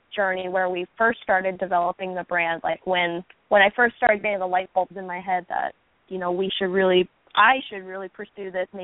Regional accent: Portland, Oregon, United States; I'm from Portland, Oregon

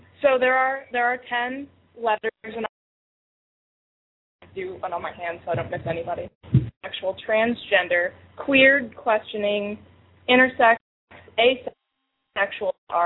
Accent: Las Vegas, Nevada, United States; I'm from Vegas, where there really isn't a lot of the LGBT community that I was exposed to.

